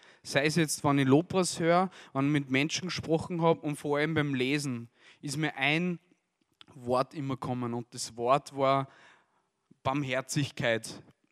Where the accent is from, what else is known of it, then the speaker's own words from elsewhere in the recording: Asten, Upper Austria, Austria; now in Linz, Austria; ich komme aus Linz, ursprünglich aus Asten, also da war ich der Sache noch ein bisschen näher hier in Steyr. Jetzt lebe ich in Linz